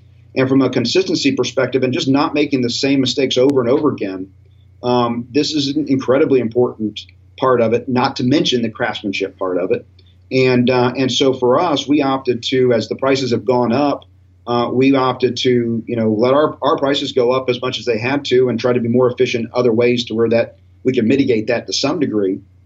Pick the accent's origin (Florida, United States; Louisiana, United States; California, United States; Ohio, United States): Florida, United States; Tampa; also born or lived in Nashville; Yeah, originally born and raised in Tampa, so lived here in the Tampa Bay area for most of my life. I lived in Nashville for 3 years, and that was about it. So, you know, definitely a Floridian.